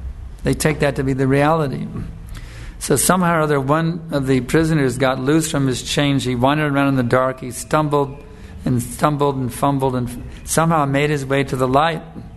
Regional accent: United States; I just think back to the culture I grew up in America in the 50s and 60s.

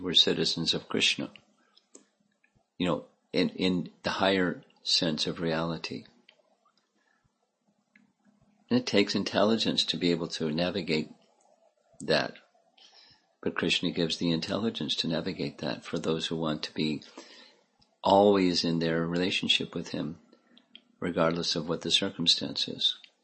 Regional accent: United States; I'm American.

